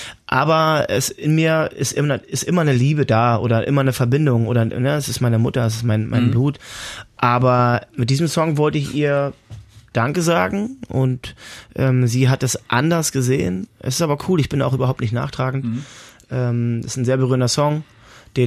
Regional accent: Berlin, Germany; Berlin ist auch meine Heimat

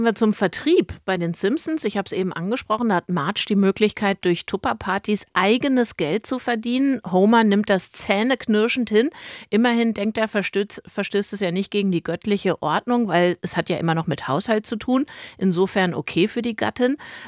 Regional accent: West Germany, Germany; In meiner Kindheit in Westdeutschland in den 80er Jahren

